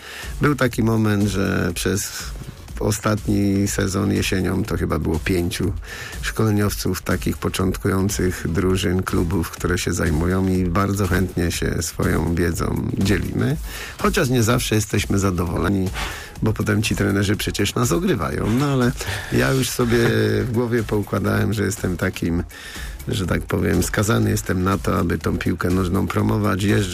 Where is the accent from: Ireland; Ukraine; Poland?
Poland; Żary, Lubusz Voivodeship; born there; że się urodziłem w Żarach